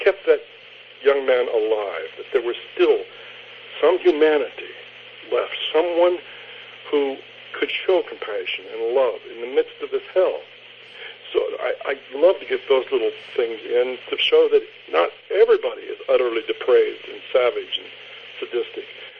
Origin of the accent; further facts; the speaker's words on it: Kansas, United States; I'm from Kansas. I was born in Kansas.